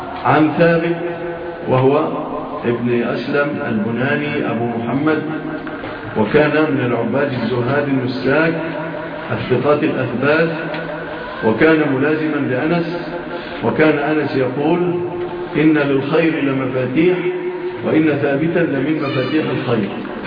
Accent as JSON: {"language": "Arabic", "country": "Egypt", "said": "وعافى الله بلادنا مصر من هذه الهزات"}